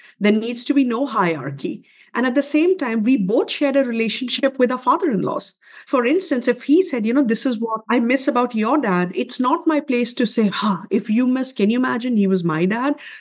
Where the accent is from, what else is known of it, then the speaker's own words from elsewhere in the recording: India; even though I'm Indian, math is not my forte